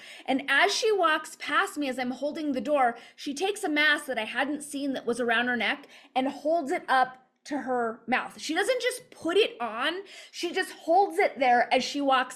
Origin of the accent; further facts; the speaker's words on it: California, United States; now in Northern New Mexico, United States; I say this as a Californian who moved to Northern New Mexico back in 2011